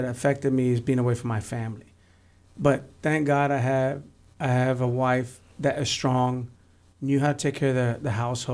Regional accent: San Antonio, Texas, United States; I said, I'm from San Antonio, Texas.

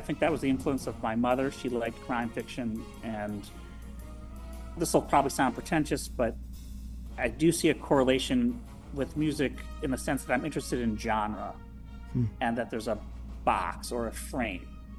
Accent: Menomonie, Wisconsin, United States; Well, I'm from Menominee, Wisconsin, which is on 94, headed east out of the Twin Cities. It's on the way to Eau Claire. It's a pretty decent little college town.

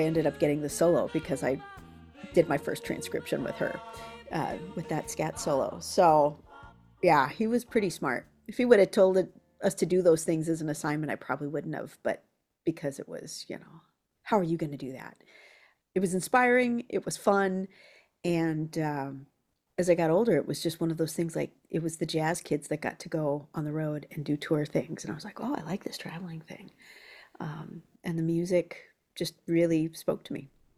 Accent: Billings, Montana, United States; also born or lived in Boise, Idaho; In fact, right now I'm in my hometown, Billings, Montana, where I grew up, and my family had a little bit of time in Boise, Idaho, in my informative elementary school and junior high years.

